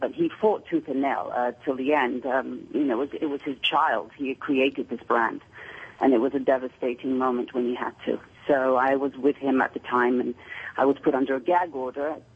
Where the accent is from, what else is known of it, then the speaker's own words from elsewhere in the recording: London, United Kingdom; born there; So I was born in London and kept under wraps for a few years.